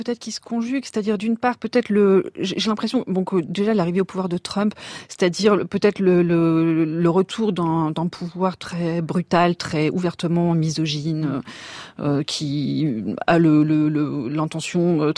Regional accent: Switzerland; je suis suisse d'origine et dans mon pays, on va voter le week-end prochain

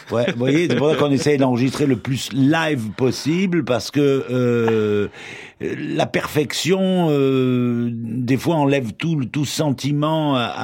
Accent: Nice, Provence-Alpes-Côte d'Azur, France; mais c'était pas logique dans notre tête de faire du rock'n'roll à nous, en tant que Niçois, de faire du rock'n'roll en français.

